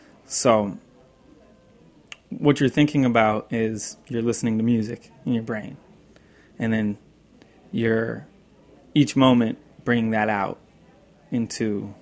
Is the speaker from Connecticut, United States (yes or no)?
yes; West Hartford, Connecticut, United States; I grew up in Hartford, Connecticut, West Hartford, Connecticut, and started playing music. Well, I started singing in church.